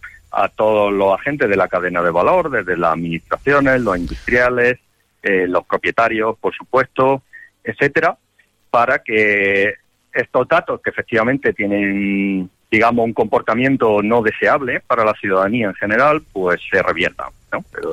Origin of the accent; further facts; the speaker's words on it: Jaén, Andalusia, Spain; now in Granada, Spain; aunque soy de Jaén, pero vivo en Granada desde hace muchos años.